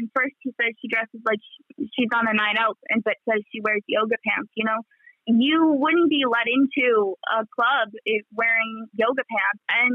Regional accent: United States; I grew up in America and we had a whole list of things we couldn't wear in school

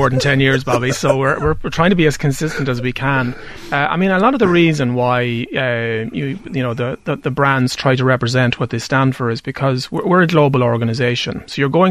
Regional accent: Leinster, Ireland; I grew up in Westmead, Bobby, on a small mixed farm.

